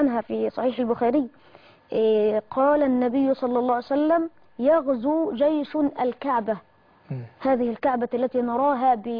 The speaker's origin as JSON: {"language": "Arabic", "region": "Kafr El Sheikh Governorate", "country": "Egypt", "said": "عندنا في كفر الشيخ"}